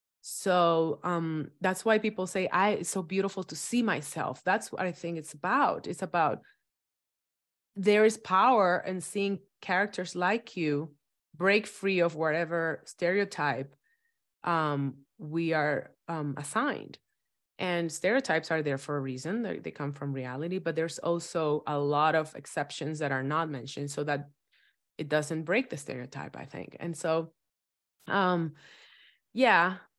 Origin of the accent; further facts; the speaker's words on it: Dominican Republic; Well, I was raised in Dominican Republic.